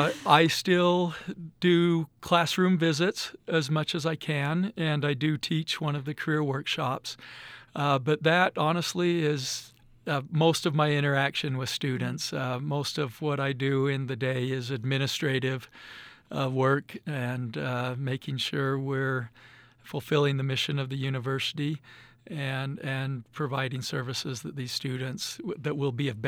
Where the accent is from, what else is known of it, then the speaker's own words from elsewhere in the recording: Utah, United States; now in Idaho, United States; I grew up in Utah, but my family has deep roots in eastern Idaho.